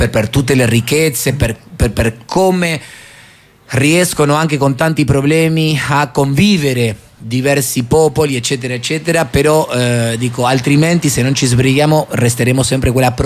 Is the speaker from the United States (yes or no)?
no; Argentina; almeno io parlo come argentino.